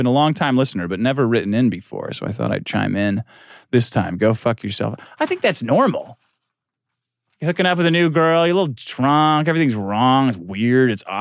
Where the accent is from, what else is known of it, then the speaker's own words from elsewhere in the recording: United Kingdom; born there; I'm British, British-born Chinese.